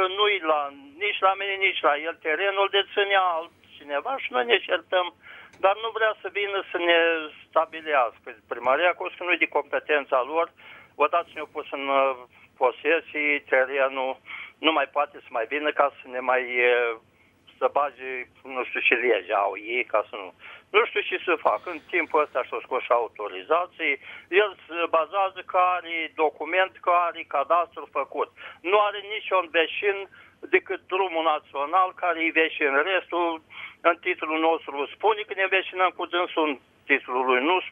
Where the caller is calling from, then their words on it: Vaslui, Vaslui County, Romania; sunt de la Vaslui.